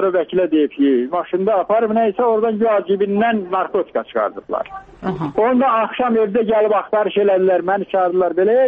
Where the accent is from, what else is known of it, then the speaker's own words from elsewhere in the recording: Azerbaijan; Ağdamlı da döyüləm, Laçınlıyəm.